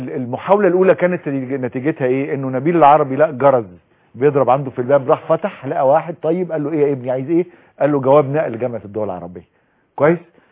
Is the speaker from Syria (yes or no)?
no; Egypt; احنا عندنا في سيناء